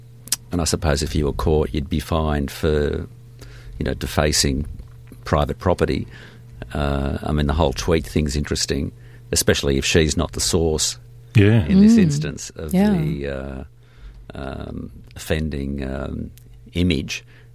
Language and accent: English; Australia; I think it's always been a sort of a basic tenet of what we view as being an Australian right.